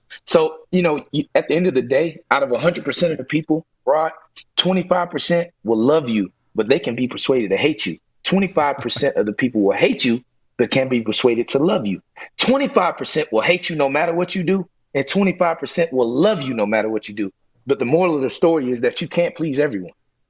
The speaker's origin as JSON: {"language": "English", "region": "Florida", "country": "United States", "tie": "born or raised there", "moved": "yes", "lives_now": "Atlanta, United States", "said": "Born and raised in South Florida, but I've been here since 2006."}